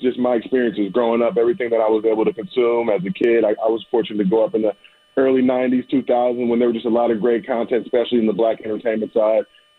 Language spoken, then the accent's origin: English; Los Angeles, California, United States; So just really always been interested in entertainment growing up in Los Angeles.